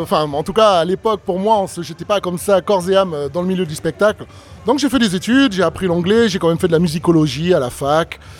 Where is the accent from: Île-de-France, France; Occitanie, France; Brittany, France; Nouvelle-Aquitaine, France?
Occitanie, France; Albi; ici à Albi, au Carré Public. Et voilà, ça va être super, super cool de revenir un peu dans ma ville natale.